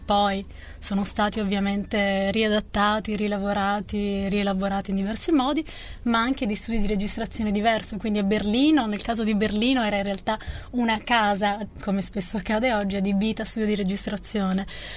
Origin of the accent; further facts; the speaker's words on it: Naples, Campania, Italy; io sono napoletana